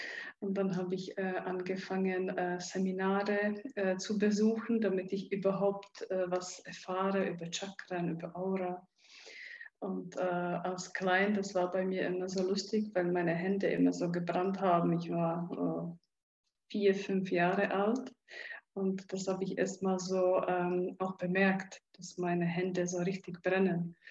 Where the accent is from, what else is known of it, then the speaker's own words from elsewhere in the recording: Czechia; Ja, ich bin in der Tschechei aufgewachsen. In der Tschechei war es auch nicht gerade so einfach, weil ich in der kommunistischen Zeit aufgewachsen bin.